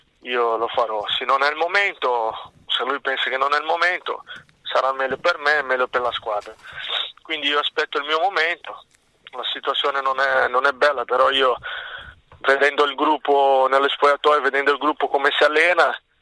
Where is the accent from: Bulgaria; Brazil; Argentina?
Brazil; Italian is a second language; il sogno, penso, che da un brasiliano che esci dalla favela, dalla povertà, e vuoi fare calciatore.